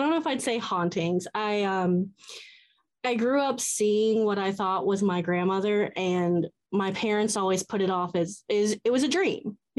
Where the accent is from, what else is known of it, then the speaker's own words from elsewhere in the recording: Atlanta, Georgia, United States; Okay. I am from Atlanta.